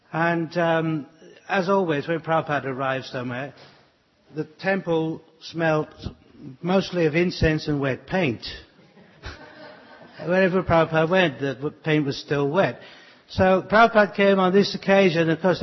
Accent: United Kingdom; now in Australia; I come from Great Britain. I currently live in Australia.

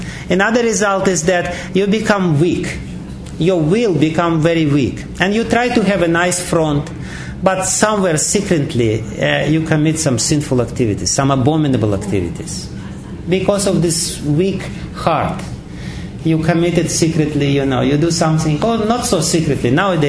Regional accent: Russia; You know, I'm coming from Russia, this is very much familiar example for me.

